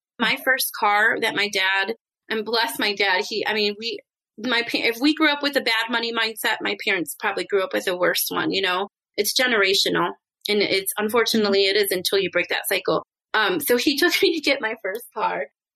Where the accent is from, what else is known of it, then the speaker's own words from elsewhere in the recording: Michigan, United States; I grew up in Michigan.